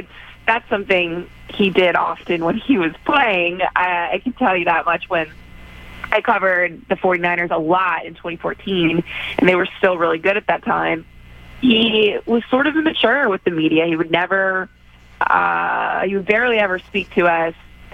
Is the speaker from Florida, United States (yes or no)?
yes; Florida, United States; I'm from South Florida. That is just something you do not do.